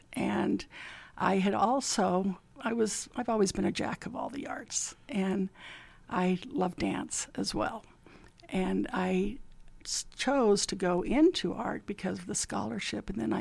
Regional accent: Salt Lake City, Utah, United States; You know, I'm a Utah kid. I'm Utah. I grew up in Salt Lake and had just a wonderful, wonderful childhood.

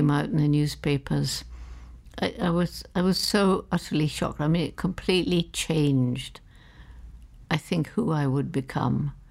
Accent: London, United Kingdom; born there; Well, I was born in London.

